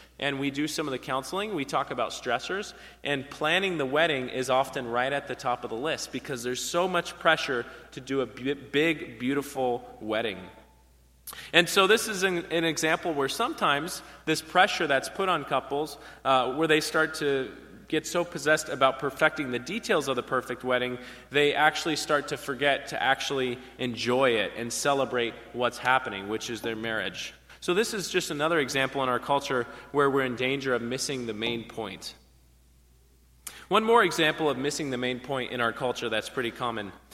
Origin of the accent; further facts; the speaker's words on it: California, United States; I'm a blonde from California, so it's part of my identity anyways.